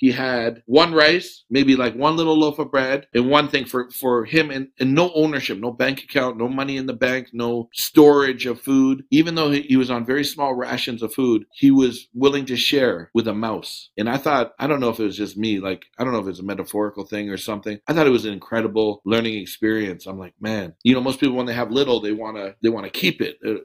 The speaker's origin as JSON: {"language": "English", "country": "Canada", "said": "I say we. I'm Canadian."}